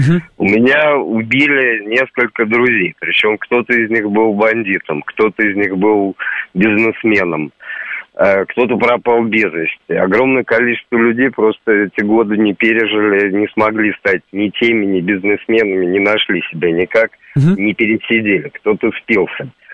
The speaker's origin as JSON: {"language": "Russian", "region": "Moscow", "country": "Russia", "said": "Меня зовут, я из Москвы."}